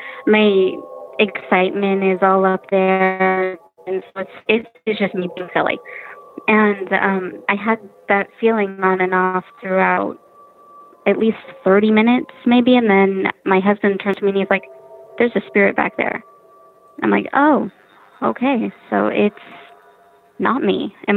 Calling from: Mission Viejo, California, United States; I'm calling from Mission Viejo, California.

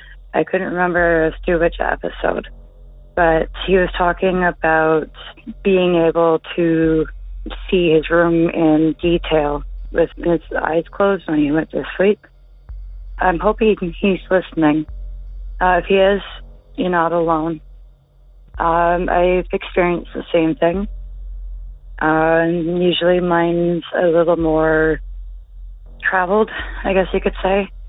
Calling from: Ontario, Canada; I'm calling from Ontario, Canada.

